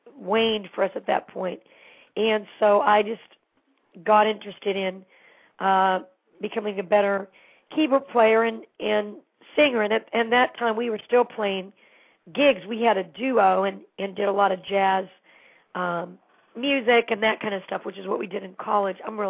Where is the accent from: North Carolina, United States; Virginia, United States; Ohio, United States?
Ohio, United States; Poland; I came from Poland, Ohio, which is by Youngstown, and always was involved in musical theater as a kid.